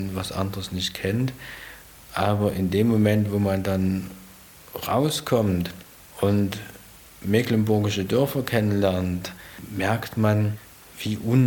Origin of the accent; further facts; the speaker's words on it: Trebnitz, Germany; in meinem Heimatdorf in Trebnitz freue ich mich jedes Mal, wenn ich die Bäume sehe, die ich damals gepflanzt habe